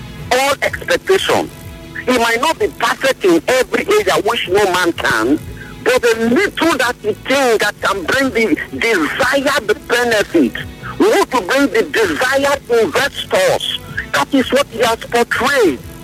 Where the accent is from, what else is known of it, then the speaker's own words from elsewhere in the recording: Bayelsa, Nigeria; I'm from Bayelsa State. I'm an Ijoman.